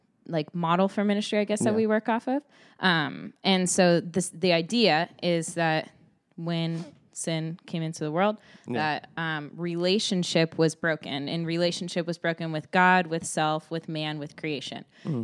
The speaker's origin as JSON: {"language": "English", "region": "Arizona", "country": "United States", "tie": "born or raised there", "said": "I grew up in a really kind of like, I grew up in Arizona, right?"}